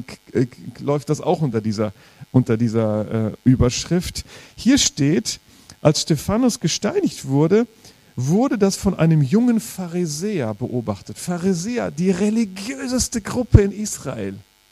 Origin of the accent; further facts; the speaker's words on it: Rhineland, Germany; Und ich komme aus dem Rheinland, da war die Eifel nicht weit weg.